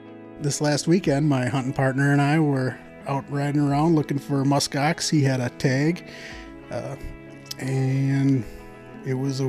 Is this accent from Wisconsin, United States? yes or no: yes; Wisconsin, United States; also born or lived in Minnesota; now in Kotzebue, United States; And we just kind of got sick of living in Minnesota. We're from Wisconsin originally, and there's a football battle there that we played into pretty good.